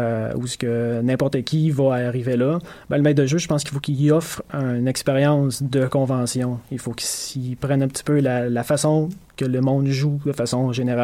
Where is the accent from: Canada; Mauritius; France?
Canada; Quebec; j'ai commencé jeune, j'avais une chimie de groupe dans mon coin du Lac-Saint-Jean.